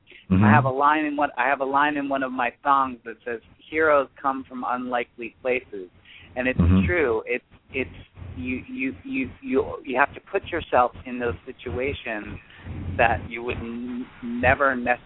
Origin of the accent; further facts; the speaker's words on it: Boston, Massachusetts, United States; Yeah, it's not cold at all. I'm from Boston, honey.